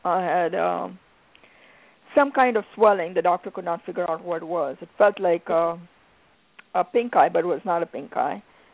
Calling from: Arizona, United States

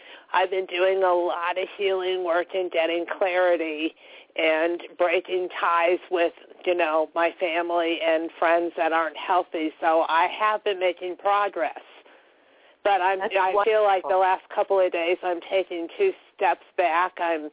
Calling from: Illinois, United States; Illinois.

